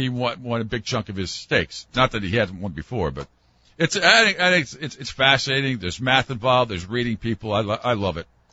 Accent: Rhode Island, United States; one of the guys there is from my home state of Rhode Island.

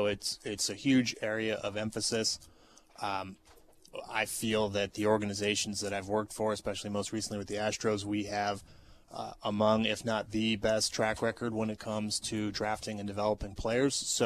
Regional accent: Virginia, United States; Number one is I happen to be from this region. I grew up in Northern Virginia. Have a ton of family here and know this city really well.

